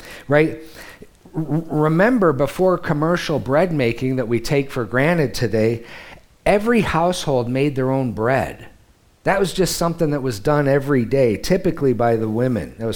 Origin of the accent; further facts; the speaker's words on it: Detroit, Michigan, United States; No, I'm not. I'm from Detroit. Hardly.